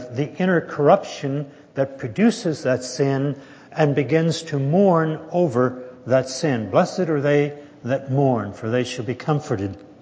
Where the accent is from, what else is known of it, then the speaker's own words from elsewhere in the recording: Texas, United States; I have a book at home in which a pastor of a very large church in Texas, happens to be my home state.